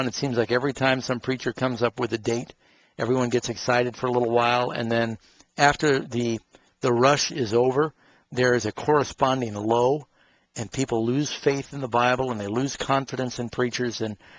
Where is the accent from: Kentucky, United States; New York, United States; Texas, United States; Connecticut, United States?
New York, United States; Manhattan; I grew up in Manhattan, you know.